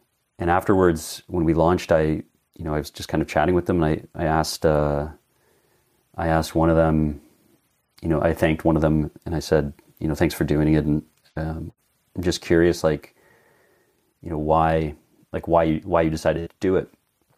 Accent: Canada; born there; English is a second language; So yeah, I'm actually English as a second language, funny enough. I was born in Canada though.

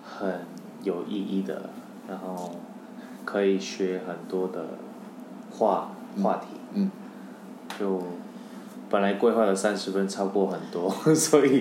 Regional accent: South Korea; Chinese is a second language; 但是因为我本来是韩国人，我想要用我本来的韩文版本一样的表达。

